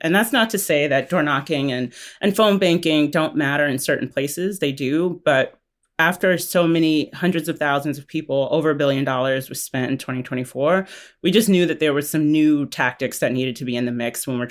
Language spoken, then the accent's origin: English; North Carolina, United States; I'm not from North Carolina 11, but I am from North Carolina.